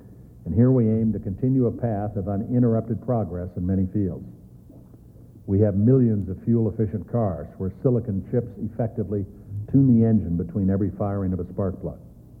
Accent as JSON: {"language": "English", "region": "Wyoming", "country": "United States", "tie": "born or raised there", "said": "President Bush and I are Westerners. I grew up in Wyoming. My dad worked in the Soil Conservation Service."}